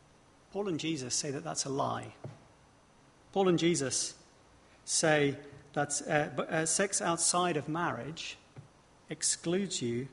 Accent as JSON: {"language": "English", "region": "England", "country": "United Kingdom", "said": "I'm English, after all."}